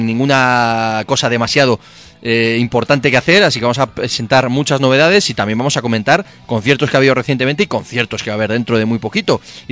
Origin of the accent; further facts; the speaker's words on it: Madrid, Community of Madrid, Spain; Y los que somos de Madrid, los que estamos acostumbrados a la Mau, seguimos protestando